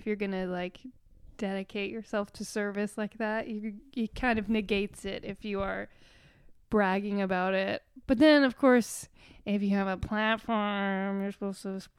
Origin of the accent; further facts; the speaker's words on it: Pennsylvania, United States; I used to tell people I'm from the Poconos because that's where I grew up.